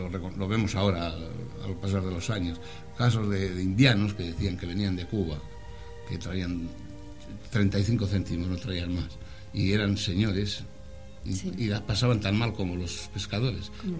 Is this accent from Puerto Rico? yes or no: no; Laredo, Cantabria, Spain; born there; Yo nací en La Rayusera, que será la calle más típica de Laredo.